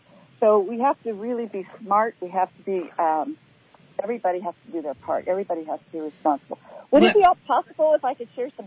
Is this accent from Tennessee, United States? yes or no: no; California, United States; born there; I was born in Kings County.